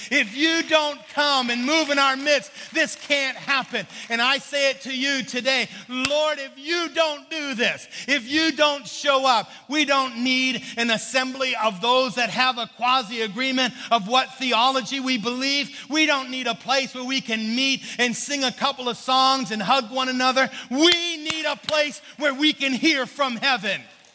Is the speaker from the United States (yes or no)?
yes; Maine, United States; And I'm from Maine. You know, you eat anything out of the ground anytime you want it.